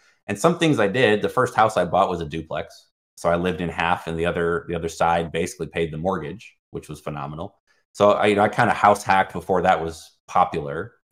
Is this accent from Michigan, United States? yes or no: yes; Michigan, United States; I'm 20-year-old college kid in small town Indiana. I grew up in Michigan. My parents were, we were middle class.